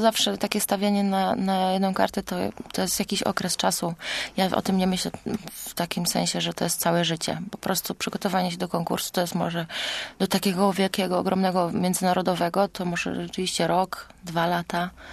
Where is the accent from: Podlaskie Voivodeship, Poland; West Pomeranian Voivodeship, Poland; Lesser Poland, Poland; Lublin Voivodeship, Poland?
West Pomeranian Voivodeship, Poland; Goleniów; Z Goleniowa. To jest miasteczko w pobliżu Szczecina.